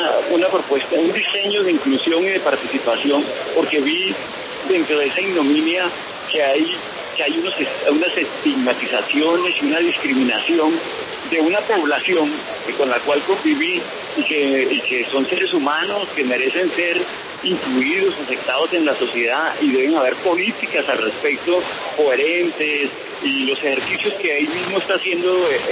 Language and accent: Spanish; Santa Marta, Magdalena, Colombia; born there; also born or lived in Bogotá; es un bogotano por adopción porque nací en Santa Marta.